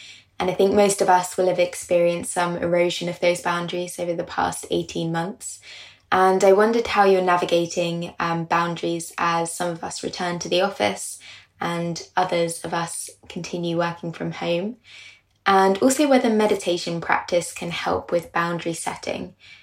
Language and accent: English; London, United Kingdom; I am from London.